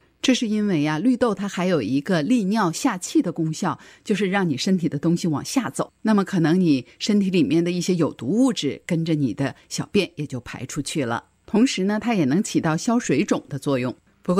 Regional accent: China; 当然我们中国人也很会运用它

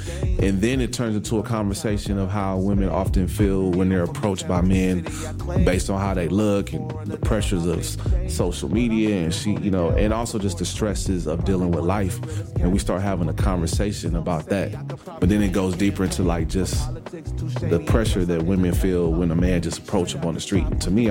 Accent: Oakland, California, United States; Growing up in Oakland and always coming across the bridge to the city to see like my grandmother who was in Fillmore, and going to Third Baptist Church in San Francisco

